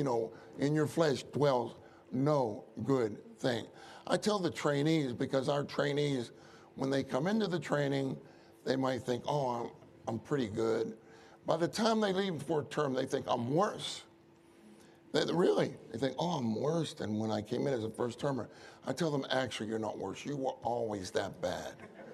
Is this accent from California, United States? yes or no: no; Pittsburgh, Pennsylvania, United States; You know, I grew up in Pittsburgh where David went to school, you know.